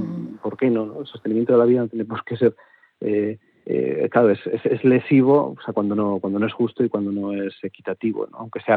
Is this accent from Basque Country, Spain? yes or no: yes; Basque Country, Spain; born there; nací en una familia en el País Vasco, soy el cuarto hermano varón.